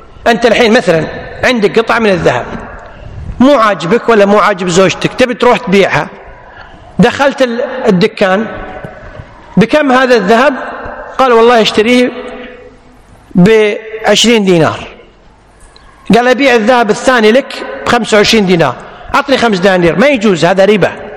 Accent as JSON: {"language": "Arabic", "country": "Kuwait", "said": "مثل ما نقول حلة بالعامية عندنا بالكويت،"}